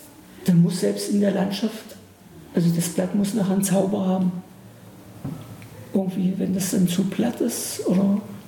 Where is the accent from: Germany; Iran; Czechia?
Germany; Bernburg, Saxony-Anhalt; Also ich bin aus Bernburg, es war eine große sowjetische Garnisonsstadt, fast ja, so ungefähr, riesige Russenkasernen. Wir sind mit den Menschen groß geworden